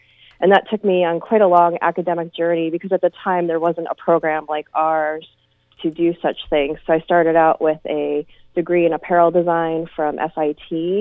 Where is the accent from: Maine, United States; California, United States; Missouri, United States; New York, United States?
New York, United States; So I grew up in New York State out on the East Coast.